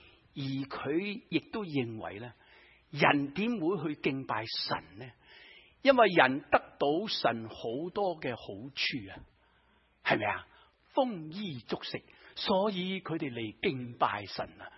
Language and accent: Cantonese; Guangdong, China; 即是我们中国人，我们广东人考下你得不得